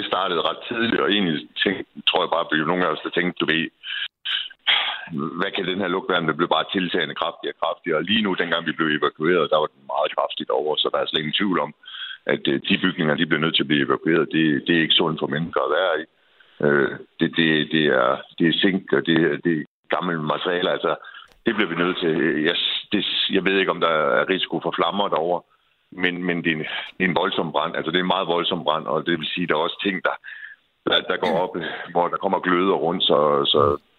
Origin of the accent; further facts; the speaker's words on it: North Denmark Region, Denmark; altså selv som nordjyde, er det jo et tårn, som alle danskere kender.